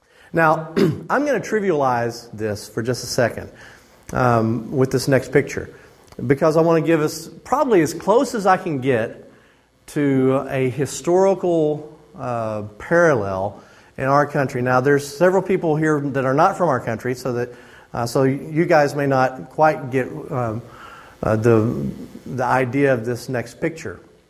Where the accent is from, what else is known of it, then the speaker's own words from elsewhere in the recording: Arkansas, United States; I mean, vaguely in my mind, do I remember growing up in Arkansas, seeing the old pictures of this.